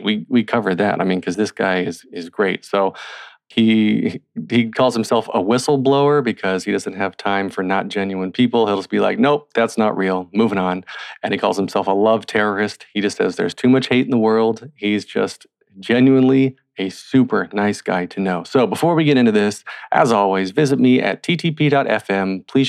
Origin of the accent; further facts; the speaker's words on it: North Wilkesboro, North Carolina, United States; That's where I'm from.